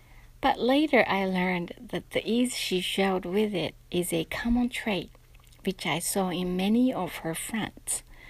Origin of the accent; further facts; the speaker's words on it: Yamanashi, Japan; she loves animals in my hometown in Yamanashi much more than I did as a kid.